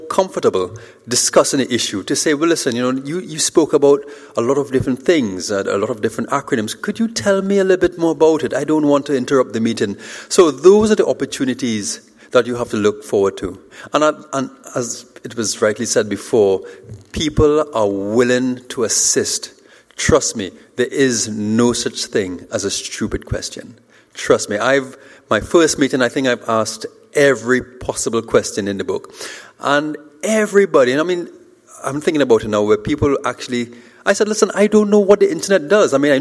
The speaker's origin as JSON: {"language": "English", "country": "Trinidad & Tobago", "said": "All right, so I'm from Trinidad."}